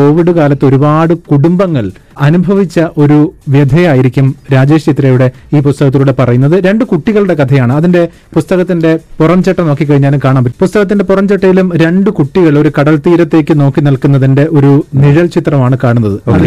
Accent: Dubai, United Arab Emirates; also born or lived in Kerala, India; now in India; ഞാൻ ജനിച്ചത് കേരളത്തിലാണെങ്കിലും വളർന്നത് ദുബായിലാണ്. 7-ാം ക്ലാസ് വരെ അവിടെയാണ് പഠിച്ചത്. കഴിഞ്ഞ 2 വർഷമായിട്ട് നാട്ടിൽ വന്നിട്ട്

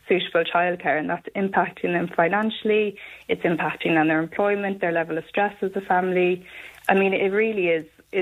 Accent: Cork, Munster, Ireland; now in Naas, Ireland; I'm originally from Cork. My husband is from Kildare. We're quite similar in that we moved down here. We've made Naas our home, and we've no plans to leave. We're very, very happy in Naas.

